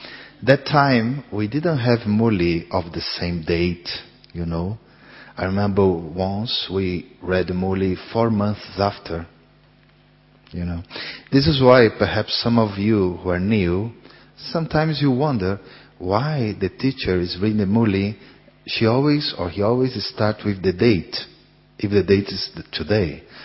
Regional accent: Colombia; English is a second language; I am from Colombia.

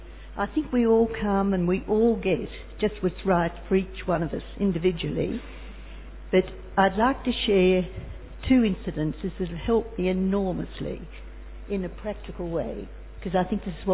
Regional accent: Australia; moved away as an adult; now in United Kingdom; I'm an Australian and I've been living in Britain now since 1989.

